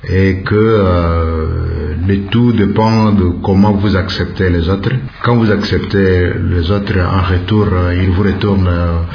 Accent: Kwango, DR Congo; En ce qui me concerne, je suis du Kwango qui compte 5 territoires et parmi ces 5 territoires, 3 territoires contiennent des locuteurs importants du Kiaka. Moi, je partais plutôt du territoire de Kasongolina

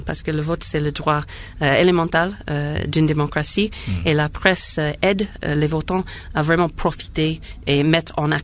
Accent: United States; je suis américaine à l'étranger

